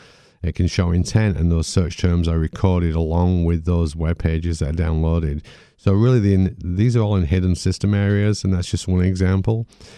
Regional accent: United Kingdom; now in United States; Well, you probably tell from my accent, I'm not from these shores. I was in at the start of computer forensics in the late 80s in the UK

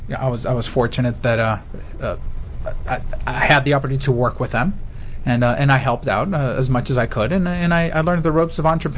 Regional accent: San Diego, California, United States; also born or lived in Mexico; my parents, originally from Mexico. I was born in Mexico and grew up in San Diego.

